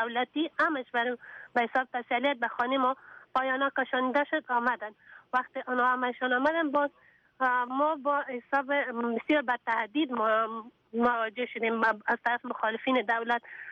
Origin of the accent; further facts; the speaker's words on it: Afghanistan; از افغانستان برامدیم آمدیم.